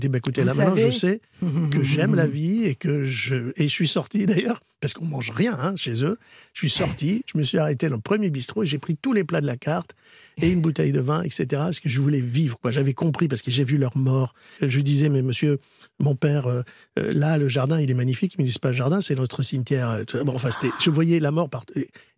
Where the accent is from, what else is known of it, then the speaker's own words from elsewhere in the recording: Nice, Provence-Alpes-Côte d'Azur, France; je suis niçois, donc j'adore les recettes niçoises, les recettes de Provence.